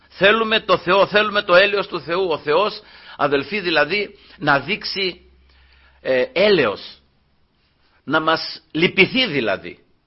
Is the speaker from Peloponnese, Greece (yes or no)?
yes; Peloponnese, Greece; Τώρα είμαι στα μέρη εκεί που μεγάλωσα, αδελφοί, στα χωριά μου εκεί, στη Μάνια, εκεί εργάζομαι